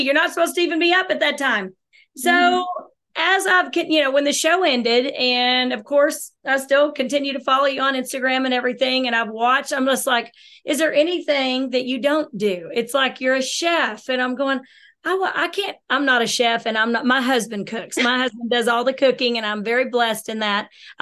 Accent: Dallas, Texas, United States; I think I just started watching it originally because I'm from Dallas.

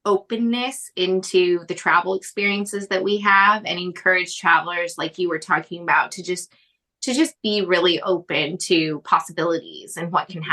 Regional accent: Seattle, Washington, United States; And I told you, I'm from Seattle. And there is this curse that everybody says people from Seattle have, where they take the rain with them everywhere.

